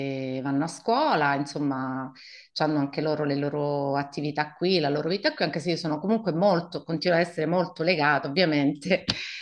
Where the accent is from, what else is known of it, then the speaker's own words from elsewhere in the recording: Catanzaro, Calabria, Italy; io sono nata a Catanzaro, ho vissuto a Catanzaro fino all'età di 18 anni, quindi ho frequentato le scuole lì fino alla fine dei superiori. Poi mi sono trasferita a Cosenza, quindi sono rimasta sempre in Calabria per l'università.